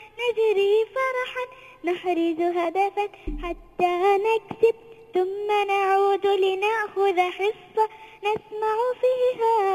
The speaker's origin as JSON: {"language": "Arabic", "region": "Sharjah", "country": "United Arab Emirates", "said": "من الشارقه."}